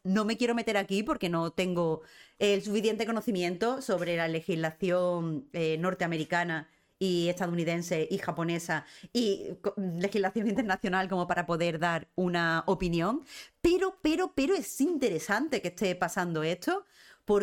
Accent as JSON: {"language": "Spanish", "region": "Andalusia", "country": "Spain", "said": "soy andaluza, ahí han robado a dos manos"}